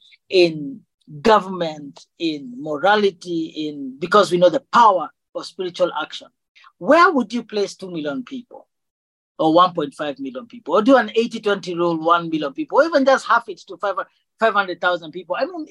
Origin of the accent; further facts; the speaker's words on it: Kenya; as a Kenyan, from a Kenyan point of view, the body of Christ has a lot to offer